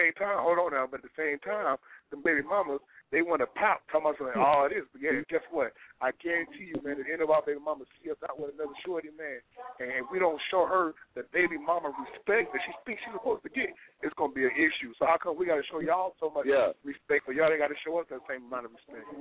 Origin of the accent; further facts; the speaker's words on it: New York, United States; now in Georgia, United States; Hey, I'm from New York, but I do live in Georgia now. I'm from New York though.